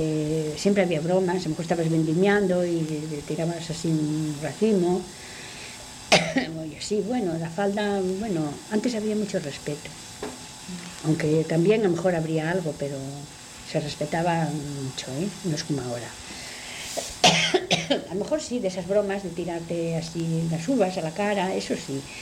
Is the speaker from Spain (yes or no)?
yes; Castro, Spain; Yo cuando me crié en Castro, pues recogía unas castañas.